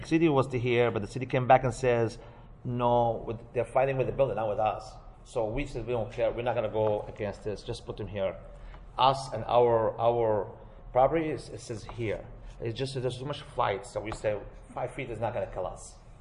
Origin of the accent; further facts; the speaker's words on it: New York, United States; We were like, because I'm from New York, and if you touch anything in your window...